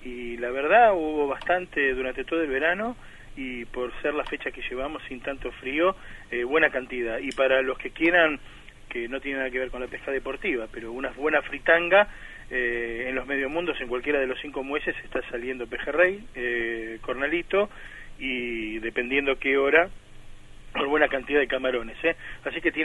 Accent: Quilmes, Buenos Aires Province, Argentina; Lo que más no se usa, como en el Río de la Plata, al menos yo que me crié

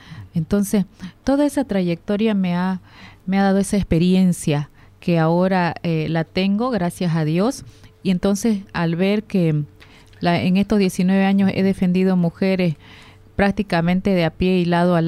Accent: Santa Cruz, Bolivia; me ha dado esa experiencia y esa oportunidad de estar al lado de mi pueblo cruceño

